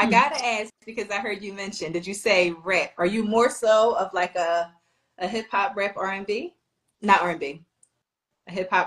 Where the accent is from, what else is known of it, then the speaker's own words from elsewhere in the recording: Philadelphia, Pennsylvania, United States; I'm from Philly, so I'm going